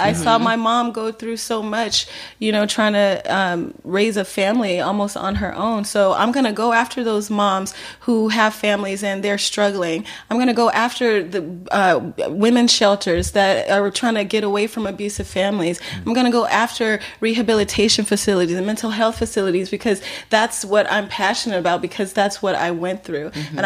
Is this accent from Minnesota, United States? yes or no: no; Louisiana, United States; And the fact that … from Louisiana.